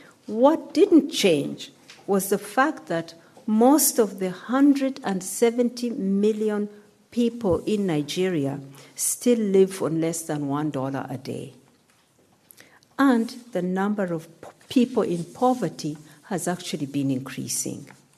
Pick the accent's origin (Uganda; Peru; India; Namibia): Uganda; I grew up in Uganda. I'm Ugandan, in a little town. When I was growing up, my parents were teachers. We didn't have much.